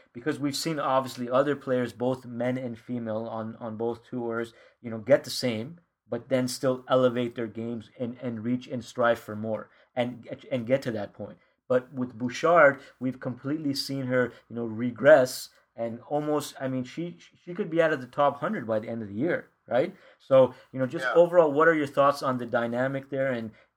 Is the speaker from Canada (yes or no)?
yes; Canada; So, you know, …, you know, obviously both of us being Canadian, we follow a lot of the Canadian players as well as the other ones.